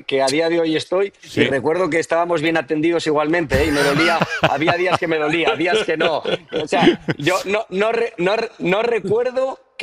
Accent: Spain; Pero también como español... Yo quiero que Lamine juegue y que ganemos lo máximo posible.

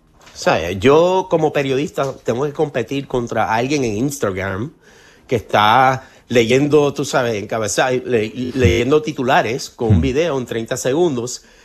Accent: United States; jamás yo pensaba que nosotros como norteamericanos estaríamos aquí en este momento.

